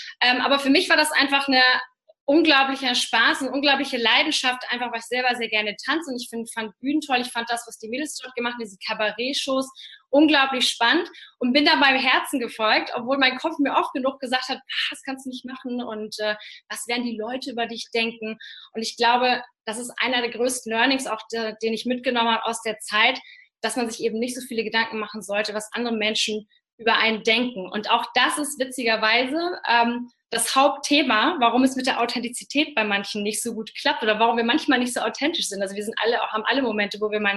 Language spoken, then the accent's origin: German; Hamburg, Germany; wollte eigentlich in die klassische Medienwelt als Hamburger Dern